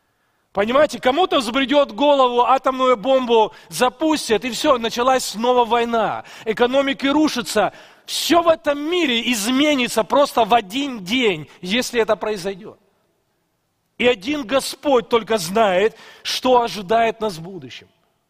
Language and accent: Russian; Ukraine; Затем я из Украины, и Украина жила вначале в СНГ